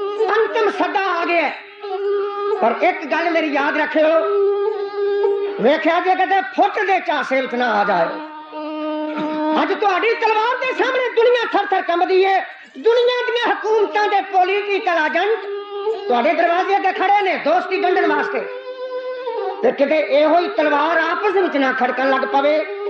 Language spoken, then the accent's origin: Punjabi; Punjab, India; moved away; ਅਸੀਂ ਪੰਜਾਬ ਤੋਂ 5-6 ਹਜ਼ਾਰ ਮੀਲ ਦੂਰ ਆਏ ਹਾਂ